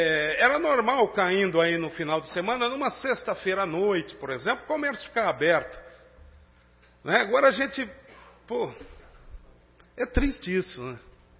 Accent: Garça, São Paulo, Brazil; por ser nascido e criado aqui em Garça, a gente sempre teve muito contato com os vários comerciantes

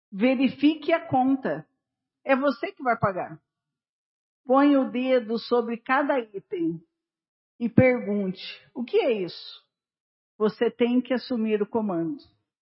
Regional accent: Roça Grande, Brazil; born there; Eu vou muito na feira e como eu nasci na Roça Grande

